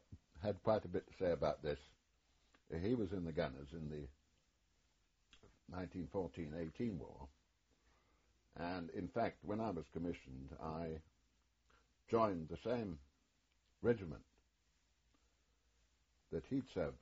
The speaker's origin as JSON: {"language": "English", "region": "Scotland", "country": "United Kingdom", "said": "Being a Scot, I had learned to play the bagpipes at school"}